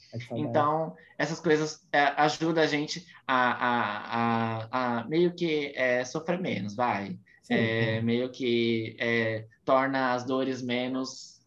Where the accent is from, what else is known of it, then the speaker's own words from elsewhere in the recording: Brazil; eu falo 1989 porque eu sou brasileira, não sei, I don't speak English, então eu falo 1989.